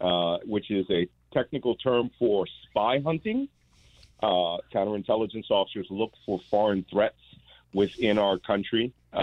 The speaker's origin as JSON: {"language": "English", "town": "Philadelphia", "region": "Pennsylvania", "country": "United States", "said": "And you got to remember, I'm a Philadelphian, so I take this very personally."}